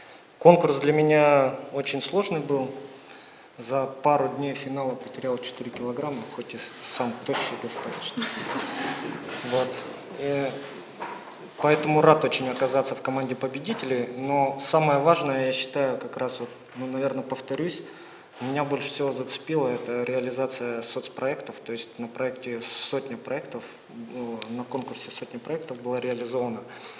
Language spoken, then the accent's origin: Russian; Far East, Russia; also born or lived in Novosibirsk / Tyumen; now in Moscow, Russia; сын военного, поэтому сложно сказать точно, откуда я. Родился в Новосибирске, детство провел на Дальнем Востоке, школа, университет в Тюмени, пошел в Сбербанк, работал в Нижневартовске. Сейчас в Москве